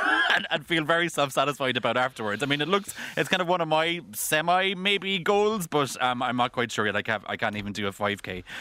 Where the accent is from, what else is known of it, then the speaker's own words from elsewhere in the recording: Cork, Munster, Ireland; I'm from Cork